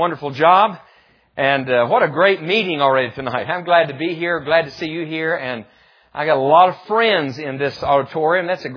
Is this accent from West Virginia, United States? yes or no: yes; West Virginia, United States; I mean, you know, we think, I grew up in West Virginia. West Virginia's got nothing on South Georgia.